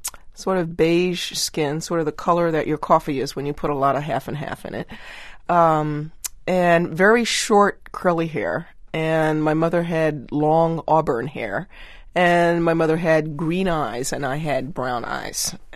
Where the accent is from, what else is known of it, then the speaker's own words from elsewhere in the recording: Atlantic City, New Jersey, United States; I grew up in Atlantic City, New Jersey, and when the Democratic Convention came to Atlantic City in 1964